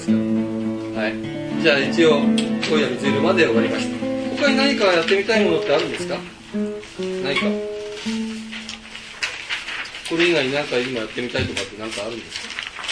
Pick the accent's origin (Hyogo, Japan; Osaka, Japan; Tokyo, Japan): Tokyo, Japan; Katsushika; also born or lived in Tsugaru Strait; 確か私、私津軽海峡で生まれたんです。生まれは、あ、生まれ葛飾柴田じゃないんですよ。育ったのは葛飾柴田。弟は柴田の産湯を使ったんだけども、私は津軽海峡での産湯を使ったんです。